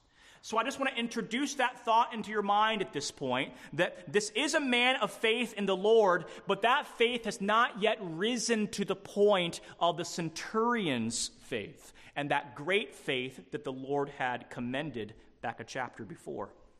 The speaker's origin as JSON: {"language": "English", "region": "Midwest", "country": "United States", "tie": "born or raised there", "said": "I grew up in the Midwest. The small town that I grew up in high school only had one major road"}